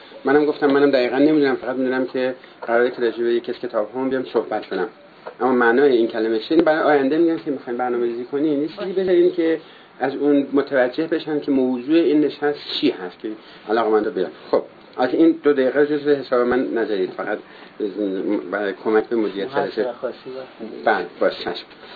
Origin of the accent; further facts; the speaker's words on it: Markazi, Iran; also born or lived in Tabriz / London; now in Tehran, Iran; من هم توی روستای در فراهان به دنیا اومدم، بعد اومدم در تبریز و بعد در تهران و بعدم در لندن و دوباره برگشتم توی تهران و اینجا زندگی کردم.